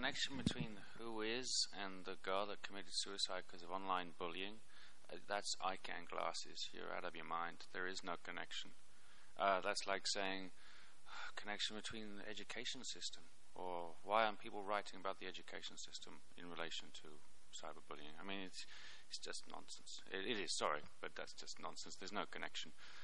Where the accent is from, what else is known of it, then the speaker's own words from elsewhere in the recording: Libya; English is a second language; I'm a journalist from Libya and represent the Arab world